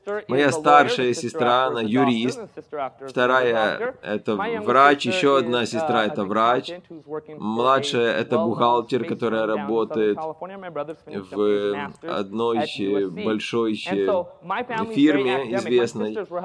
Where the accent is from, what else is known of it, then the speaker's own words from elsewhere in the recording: California, United States; вот мы трое родились в Америке. Другие дети старшие родились в Индии, а мы в Америке. Я вырос в Южной Калифорнии